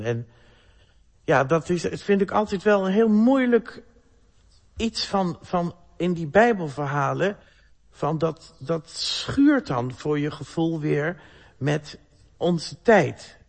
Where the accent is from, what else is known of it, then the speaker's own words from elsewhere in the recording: Enschede, Overijssel, Netherlands; Bij ons in Enschede, met die textielindustrie, waar kwam al dat katoen vandaan?